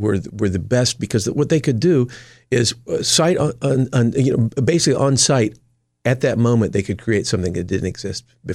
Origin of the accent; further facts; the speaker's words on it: Nashville, Tennessee, United States; So I grew up in Nashville. My father was in Christian, contemporary Christian music.